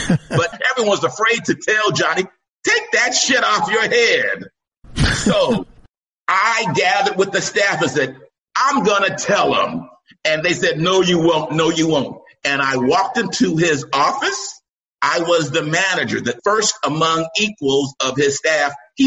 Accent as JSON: {"language": "English", "town": "Los Angeles", "region": "California", "country": "United States", "tie": "born or raised there", "said": "I'm raised from Los Angeles, lived since I was 2."}